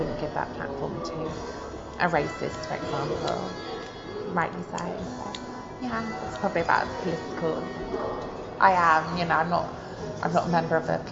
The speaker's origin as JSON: {"language": "English", "town": "Bath", "region": "South West England", "country": "United Kingdom", "lives_now": "Brighton, United Kingdom", "said": "I'm from Bath originally, and you know, it's very clean, and there's a lot of effort put into maintaining the buildings."}